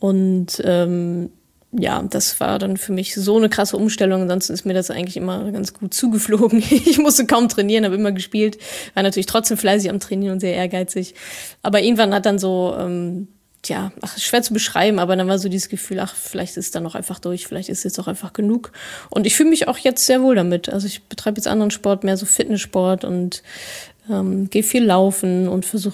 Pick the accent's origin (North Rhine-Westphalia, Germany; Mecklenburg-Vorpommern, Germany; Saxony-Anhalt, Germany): North Rhine-Westphalia, Germany; Dortmund; Ich bin ja Dortmunder Mädchen